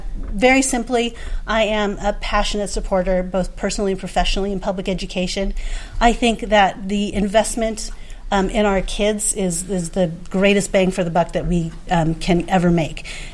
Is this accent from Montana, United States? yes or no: yes; Bozeman, Montana, United States; I'm from Bozeman High. So since 1989, I've been in public education.